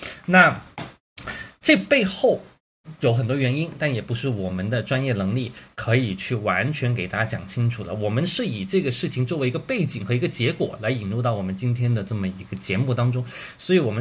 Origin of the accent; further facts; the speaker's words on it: Guangdong, China; now in Beijing, China; 因为有很多在广东我们会吃的水果在北京这边是没有听过的